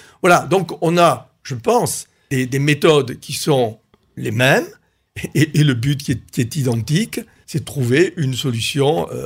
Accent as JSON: {"language": "French", "town": "Toulouse", "region": "Occitanie", "country": "France", "tie": "born there", "said": "je suis toulousain de naissance, ouais. Mais également je suis aveyronnais par mes grands-parents. Ah, maternel, et je suis aussi albigeois mes grands-parents."}